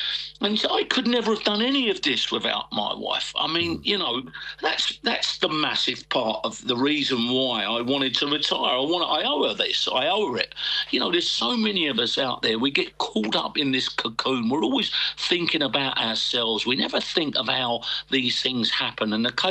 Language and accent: English; Ireland; your great-grandfather came over and I suppose that makes you as much a paddy as me